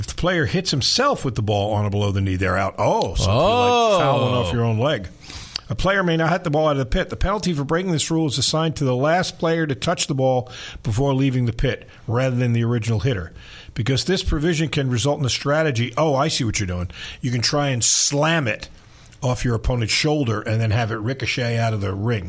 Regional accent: Seaford, New York, United States; I grew up in Seaford, and Seaford was had just been developed as a town. The school was built on an old potato and duck farm.

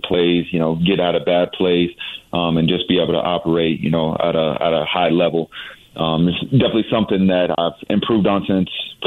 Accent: San Antonio, Texas, United States; now in Houston, United States; You know, I'm from the South. I'm from right. San Antonio, and I'm living in Houston now.

